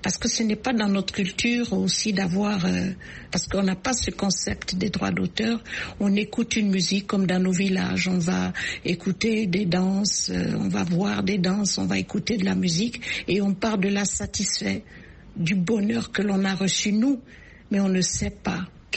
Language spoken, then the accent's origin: French; Gabon; ce problème des droits d'auteur est un problème crucial chez nous au Gabon.